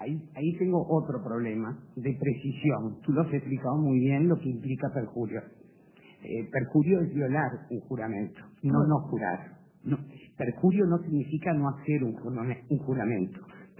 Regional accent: Uruguay; yo no entendía como uruguaya esa pregunta

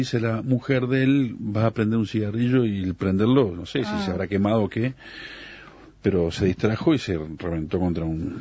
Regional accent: Uruguay; ¿Somos negativos los uruguayos?

